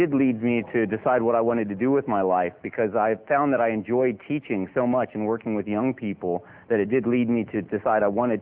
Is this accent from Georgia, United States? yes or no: no; Columbus, Ohio, United States; I'm from Columbus, Ohio.